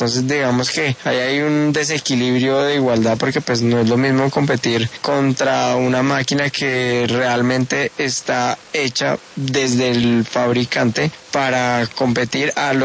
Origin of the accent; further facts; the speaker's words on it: Colombia; Y ahí es cuando nos encaminamos a tener nuestra participación como colombianos en el Rally Dakar en la categoría de cuatris.